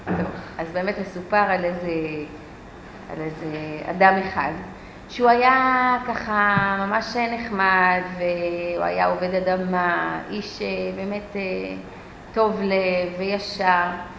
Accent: Ra'anana, Central District, Israel; כשהייתי צעירה מזמן, גדלתי ברעננה

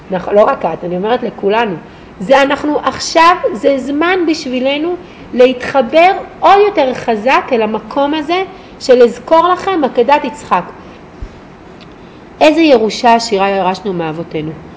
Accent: Kiryat Gat, Southern District, Israel; עד שהתחתנתי הייתי פה פעם אחת, באמת. זה היה ועד אני מקריית גת, מי שישמע 40 דקות מכאן.

